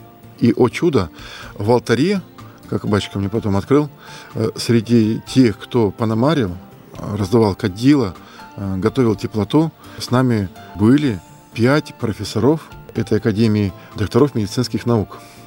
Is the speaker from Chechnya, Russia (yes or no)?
no; Ryazan Oblast, Russia; Я говорю, а мы рязанские приехали.